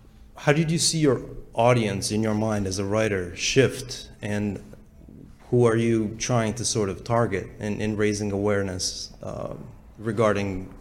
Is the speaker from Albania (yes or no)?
yes; Albania; now in Massachusetts, United States; I'm from Massachusetts. We have a great, I'm originally Albanian. We have a great Albanian population with undocumented immigrants.